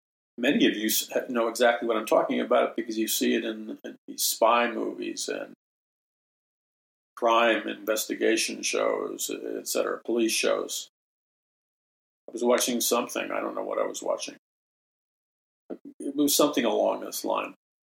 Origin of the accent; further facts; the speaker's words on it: New York City, New York, United States; When I was a kid or a teenager growing up in New York City